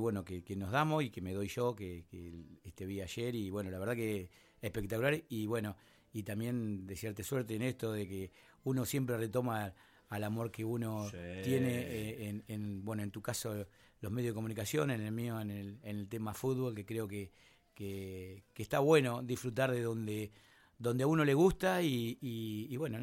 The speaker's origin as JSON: {"language": "Spanish", "town": "General La Madrid", "region": "Buenos Aires Province", "country": "Argentina", "tie": "born or raised there", "also_born_or_lived": "Roque Pérez", "said": "nací en la Madrid, estuve en Roque Pérez viviendo y volví a la Madrid cuando tenía 8 o 9 años."}